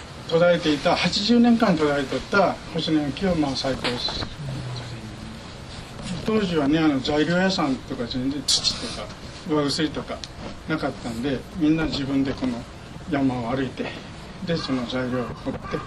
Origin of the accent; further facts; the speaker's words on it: Tottori, Japan; moved away as an adult; 僕はふるさとは鳥取県の生まれです。砂丘、鳥取砂丘。